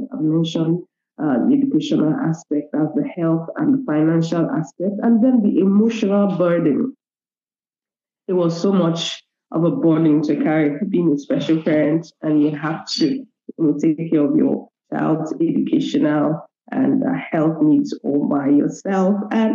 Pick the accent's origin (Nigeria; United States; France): Nigeria; Eastern Nigeria; I'm from Nigeria. I'm from the eastern part of Nigeria. I am a mother of three.